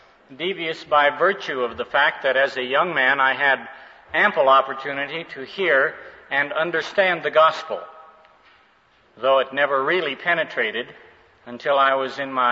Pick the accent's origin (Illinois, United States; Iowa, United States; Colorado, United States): Colorado, United States; born there; also born or lived in Alaska / Seattle; Then we moved to Colorado, and I was born in Colorado, so both of us have returned to our original points of entry.